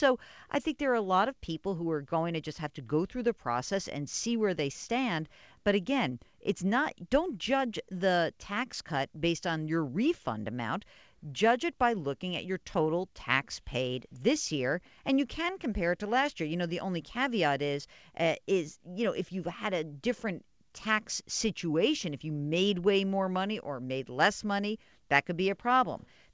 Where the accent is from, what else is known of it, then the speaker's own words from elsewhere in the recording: New York, United States; I'm from New York, New York, New Jersey, and Connecticut.